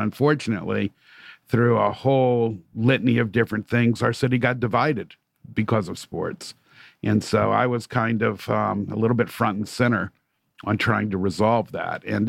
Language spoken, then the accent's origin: English; Georgia, United States; because I've been so fortunate to have a great career in my hometown where I'm a native.